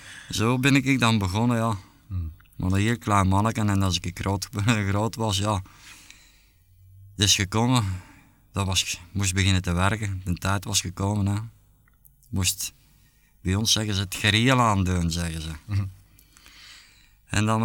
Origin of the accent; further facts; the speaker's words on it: Elsene, Brussels, Belgium; born there; Ik ben vaderlijk geboren in Elsene. Mm-hmm. In 1924, de dag van Sint-Niklaas.